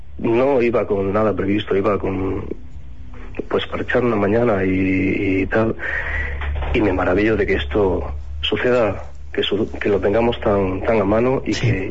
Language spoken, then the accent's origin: Spanish; Jaén, Andalusia, Spain; toda la gente que sabe que soy de Jaén me pregunta por las caras